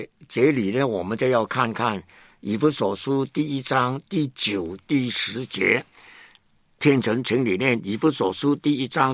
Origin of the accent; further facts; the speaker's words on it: Hong Kong; born there; 其实我在香港出生